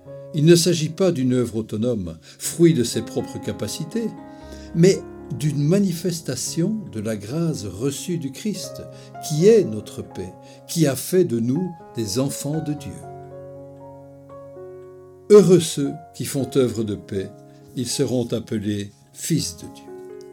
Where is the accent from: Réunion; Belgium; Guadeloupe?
Belgium; Et chez nous en Belgique, il y a eu, et cela continue